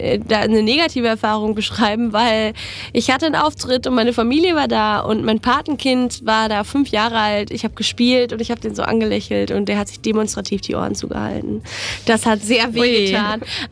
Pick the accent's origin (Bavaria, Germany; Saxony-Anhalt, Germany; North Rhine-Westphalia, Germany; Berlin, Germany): North Rhine-Westphalia, Germany; Dülmen; born there; now in Paderborn, Germany; ich bin 23 Jahre alt. Ich komme gebürtig aus Dülmen und studiere jetzt Popmusik in Paderborn.